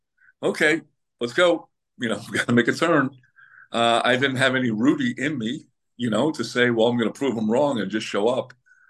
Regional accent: Hempstead, New York, United States; I was from Hempstead High School on Long Island.

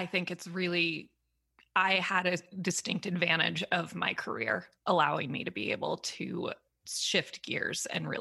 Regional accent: San Diego, California, United States; I grew up in San Diego and I lived in San Diego when I was paying off my debt.

